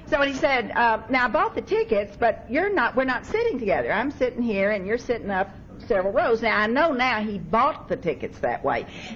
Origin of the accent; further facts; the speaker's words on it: the South, United States; I'm from the South.